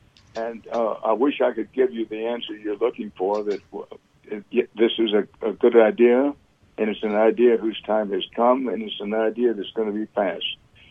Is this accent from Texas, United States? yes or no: yes; Texas, United States; Well, I grew up among institutionalized racism. I grew up in Texas. I was born in 1931.